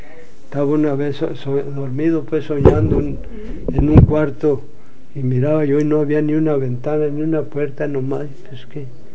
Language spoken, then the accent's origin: Spanish; San Juan de los Lagos, Jalisco, Mexico; now in California, United States; Pero tenía como 8 años cuando nos fuimos para San Juan de los Lagos, también a un rancho. Y ya me nombro de San Juan de los Lagos, ahí me crié, pues.